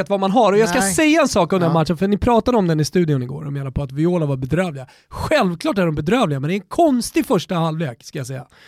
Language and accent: Swedish; Sweden; inte bara för att vi är svenskar